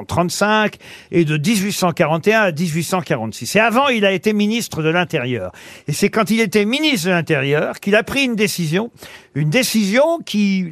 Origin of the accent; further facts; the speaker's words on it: France; il n'y a pas de réelle constitution du Royaume-Uni comme il y en a chez nous en France.